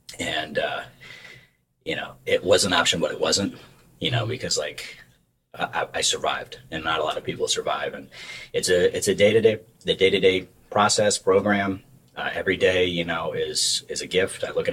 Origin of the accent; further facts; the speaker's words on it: New York, United States; I was up north. I grew up in New York.